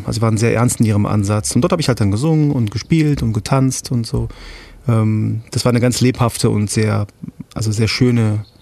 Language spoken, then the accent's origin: German; Aachen, North Rhine-Westphalia, Germany; also born or lived in Hamburg; now in Berlin, Germany; Ich bin in Aachen geboren, richtiger Öscher Jung und bin dann über Stationen in Hamburg, wo ich studierte, nach Berlin gekommen, wo ich wohne.